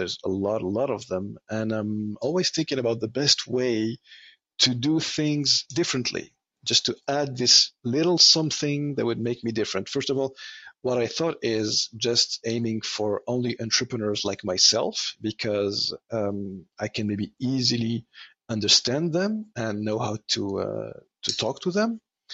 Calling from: Montreal, Quebec, Canada; I am calling you from Montreal

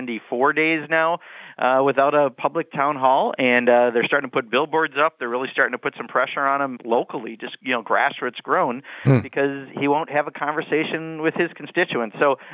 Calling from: Beloit, Wisconsin, United States; I'm calling you from Beloit, Wisconsin, at the southern tip of my district in Rock County

